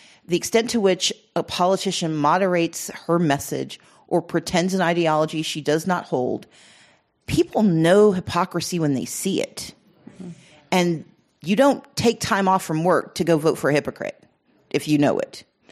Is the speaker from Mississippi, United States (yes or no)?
yes; Mississippi, United States; also born or lived in Georgia; I grew up in Mississippi. I came of age in Georgia.